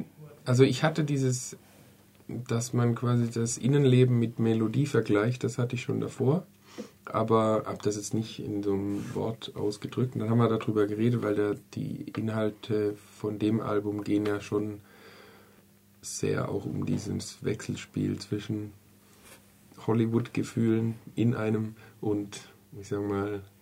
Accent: Germany; und man als Deutscher kennt man ja oft so diesen Gedanken

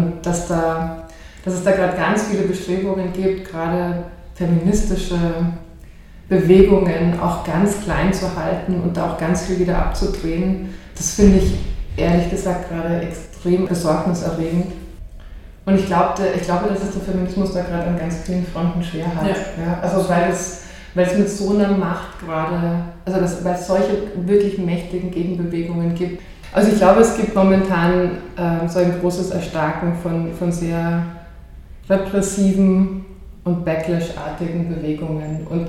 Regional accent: Germany; Also wenn ich mir jetzt gerade in Deutschland, wo ich herkomme, anschaue

